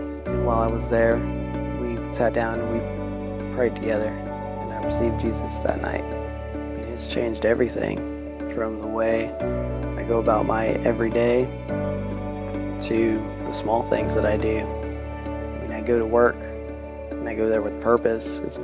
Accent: Salem, Oregon, United States; I'd like to tell you my story. I grew up in Salem, Oregon, and lived with a single mother.

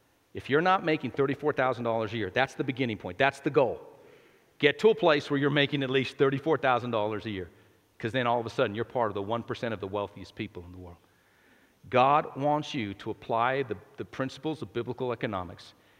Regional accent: New Mexico, United States; I was born and raised in New Mexico.

